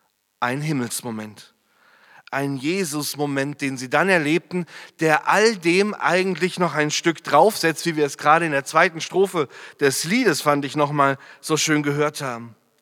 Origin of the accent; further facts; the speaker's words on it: Freiburg, Baden-Württemberg, Germany; ich komme aus Freiburg, ziemlich weit weg aus dem Ruhrgebiet.